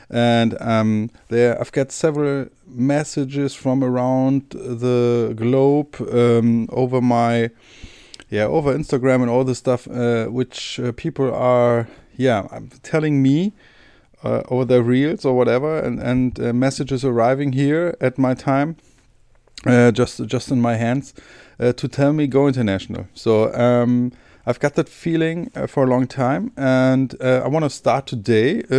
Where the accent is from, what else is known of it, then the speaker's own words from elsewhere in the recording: Germany; accent: German; English is a second language; And yeah, you will guess my accent is a kind of German with some trying to be some American English. So don't go too hard on me.